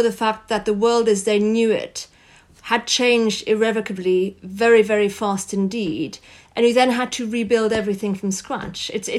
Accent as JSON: {"language": "English", "country": "France", "tie": "born or raised there", "said": "Well, my mother, you know, moved from Germany when she was 18 and rebuilt her life in France. I grew up in France."}